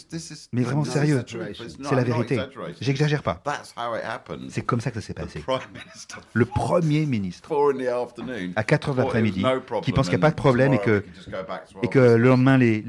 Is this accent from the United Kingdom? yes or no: yes; England, United Kingdom; French is a second language; la seule chose que je peux faire en tant qu'anglais, c'est de m'excuser